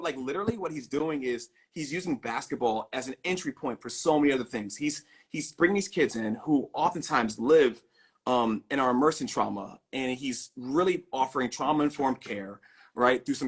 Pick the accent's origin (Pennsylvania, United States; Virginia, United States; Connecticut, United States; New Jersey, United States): Virginia, United States; We're going to do a screening here in Virginia, my hometown here.